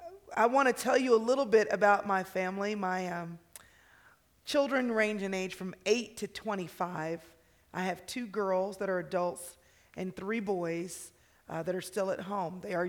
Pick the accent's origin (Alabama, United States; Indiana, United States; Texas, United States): Texas, United States; Hey, y'all. I'm from Texas. That's how we do it.